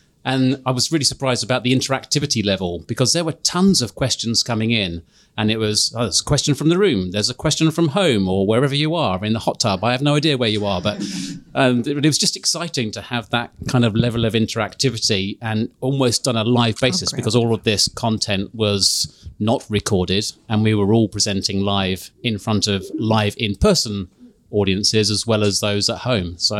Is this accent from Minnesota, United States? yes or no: yes; Minnesota, United States; And I should point out that while I said I am from Minnesota